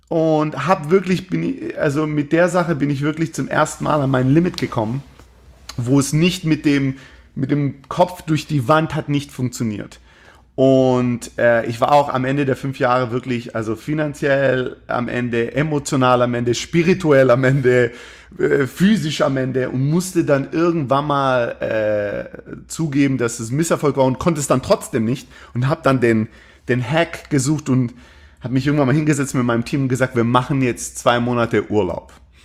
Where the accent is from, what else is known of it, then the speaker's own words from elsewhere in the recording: Baden-Württemberg, Germany; Ich bin im Schwabenland groß geworden, aber ich hatte durchaus meine Schwierigkeiten, meine kulturellen Schwierigkeiten mit dem Schwabenland.